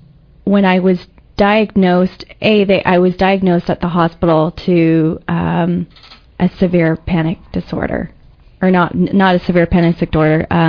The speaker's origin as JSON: {"language": "English", "town": "London", "region": "Ontario", "country": "Canada", "moved": "as an adult", "lives_now": "Toronto, Canada", "said": "when I moved out of my home in 2003, I moved to Toronto from London, Ontario, and something there with regards to the move."}